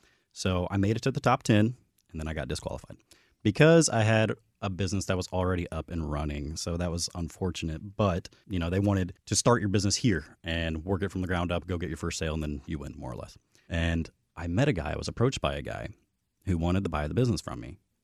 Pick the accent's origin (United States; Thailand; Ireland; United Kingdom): United States; Indianapolis, Indiana; I'm from Indianapolis, Indiana.